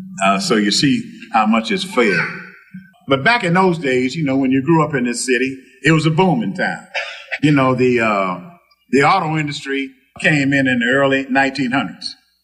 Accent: Detroit, Michigan, United States; I'm homegrown. I was born here in Detroit. My parents were sharecroppers from Georgia.

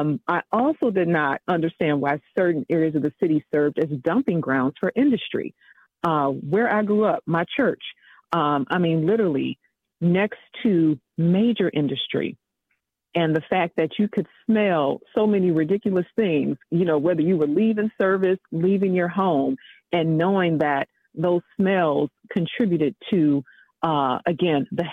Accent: Detroit, Michigan, United States; growing up in Detroit, Michigan, I did not understand why

